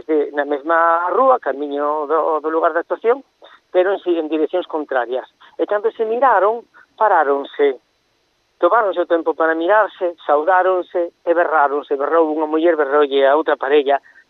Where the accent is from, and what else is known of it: Vigo, Galicia, Spain